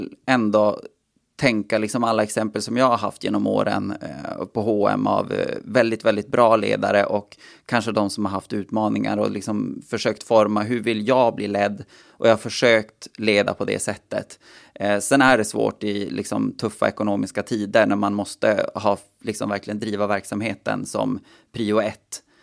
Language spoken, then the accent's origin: Swedish; Kalix, Norrbotten County, Sweden; Och så bara, ja men jag är från Kalix, ja det får väl funka då.